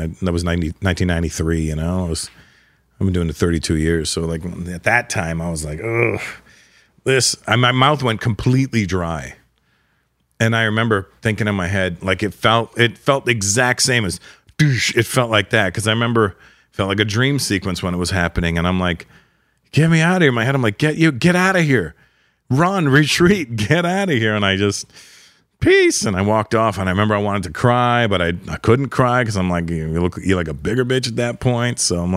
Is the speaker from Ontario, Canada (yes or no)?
yes; Toronto, Ontario, Canada; and it was in Toronto. It was my hometown, and I'm a hip-hop guy.